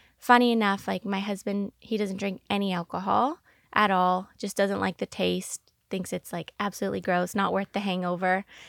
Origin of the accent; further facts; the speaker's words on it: Toronto, Ontario, Canada; now in United States; I'm from Toronto, Canada.